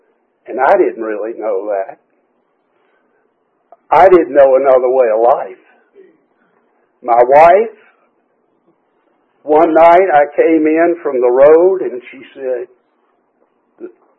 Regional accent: Atlanta, Georgia, United States; I grew up in Atlanta and right around Peachtree Battle area, right around Bobby Jones Golf Course

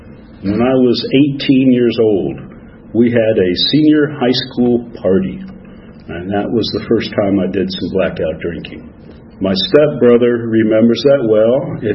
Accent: Phoenix, Arizona, United States; also born or lived in Tucson; I was born in Tucson, Arizona, raised in Phoenix, Arizona, and grew up in Flagstaff, Arizona.

